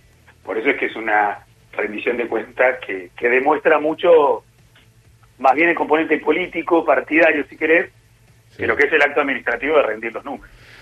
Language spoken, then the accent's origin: Spanish; La Plata, Buenos Aires Province, Argentina; un mensaje sobre todo para quienes somos de La Plata